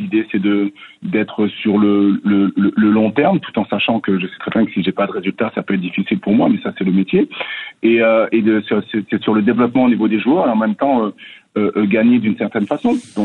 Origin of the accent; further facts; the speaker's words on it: France; comme vous le savez, je viens de la France